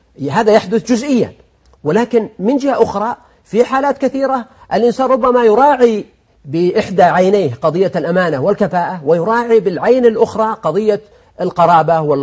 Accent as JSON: {"language": "Arabic", "region": "Al-Qassim", "country": "Saudi Arabia", "said": "الحقيقة أنا طبعا أنا قصيمي"}